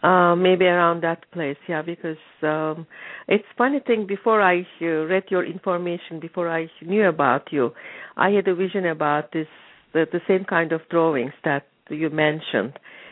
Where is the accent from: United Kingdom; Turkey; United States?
Turkey; I'm from Turkey originally, and I think there is a place in Turkey that it goes to different dimensions.